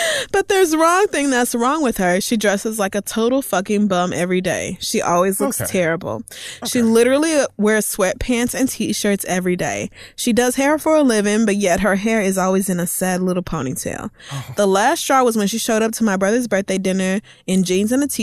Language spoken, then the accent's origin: English; Oklahoma, United States; like the girls I knew growing up in Oklahoma doing hair